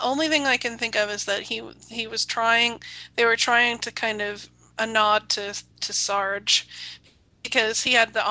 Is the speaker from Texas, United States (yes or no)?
yes; Dallas, Texas, United States; being born and raised in Dallas, Texas, like, oh my God, is that what they think our accent sounds like?